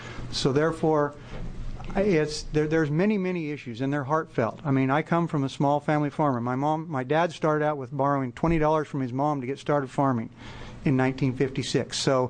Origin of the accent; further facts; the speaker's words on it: Oregon, United States; I'm born and raised in Malheur County.